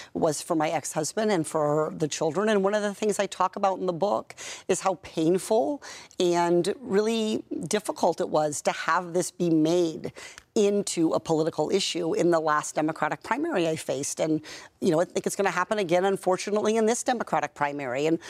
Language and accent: English; Iowa, United States; I think one of the things about growing up in Iowa is I grew up there in the 1980s during the farm crisis.